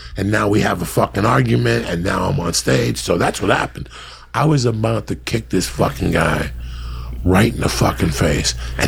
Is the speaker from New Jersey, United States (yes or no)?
yes; North Bergen, New Jersey, United States; North Bergen, New Jersey.